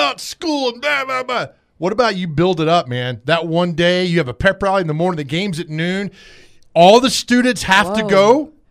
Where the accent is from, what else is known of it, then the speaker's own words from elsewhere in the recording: Tennessee, United States; I grew up in Tennessee.